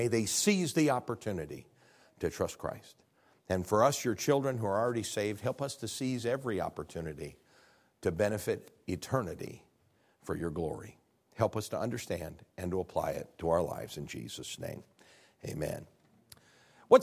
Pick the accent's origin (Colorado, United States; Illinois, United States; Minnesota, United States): Illinois, United States; I'm from Illinois. Sorry, that's a joke.